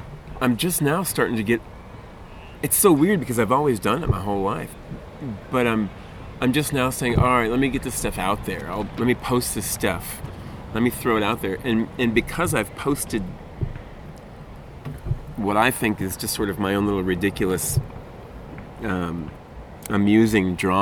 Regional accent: Oswego, New York, United States; Yeah, a little town upstate New York called Oswego. And, you know, I grew up skipping rocks in the Lake Ontario.

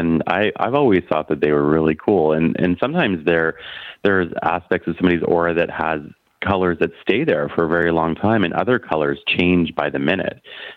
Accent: Carleton Place, Ontario, Canada; not far from where I live now. I was in Carlton Place, where I grew up here in Canada.

